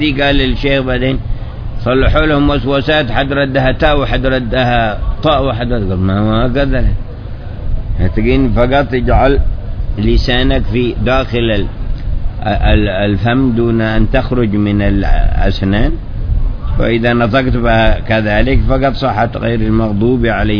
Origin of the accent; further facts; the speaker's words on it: Hadramaut, Yemen; من بعض المناطق عندنا في حضرموت يقول أنطيتك يعني أعطيتك